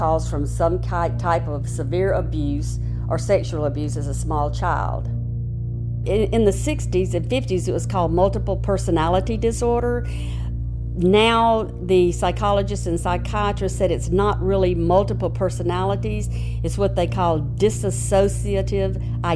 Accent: Jackson, Mississippi, United States; also born or lived in Natchez; I was born in Natchez, Mississippi. I grew up in Jackson, Mississippi, which is a southern town. I lived there for the first 50 years of my life.

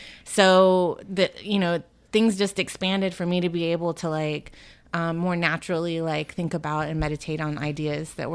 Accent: Austin, Texas, United States; So born and raised in Austin. I'm a Tejana that has roots here many generations.

